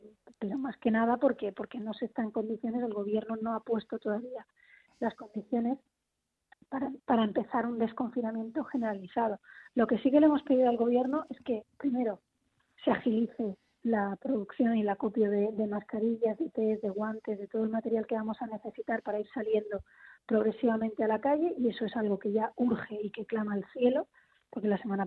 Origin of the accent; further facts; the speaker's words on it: Spain; como muchos españoles. Aquí me ha pillado, digamos, el confinamiento en Madrid